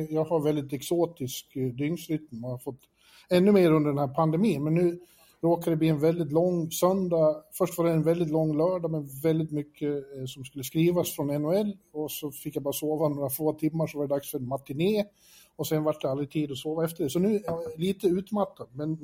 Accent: Borlänge, Dalarna County, Sweden; moved away as an adult; now in Stockholm, Sweden; där växte jag upp. Och bodde ju i Borlänge ända tills... Jag var ingen av de här som stack så fort jag kunde, som man hör. Utan jag var väl 23-24 år när jag flyttade till Stockholm.

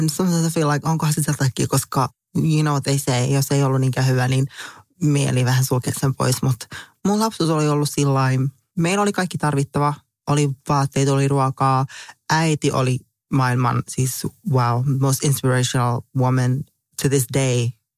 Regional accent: Helsinki, Uusimaa, Finland; also born or lived in Kuopio; Mä synnyin täällä, joo, Kuopiossa. Sitten mä muutin 3-vuotiaana, jos mä muistan oikein, niin Helsinkiin.

